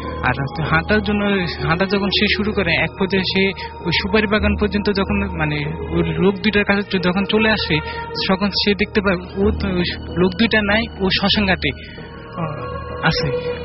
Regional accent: Dhaka, Dhaka Division, Bangladesh; আমি ধানমন্ডি জিগাতলা থেকে আসছি।

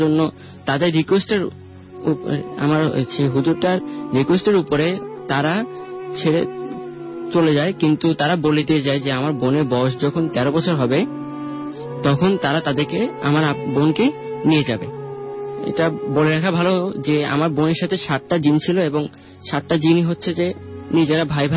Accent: Chittagong, Chittagong Division, Bangladesh; চট্টগ্রাম থেকে এসেছি আমি।

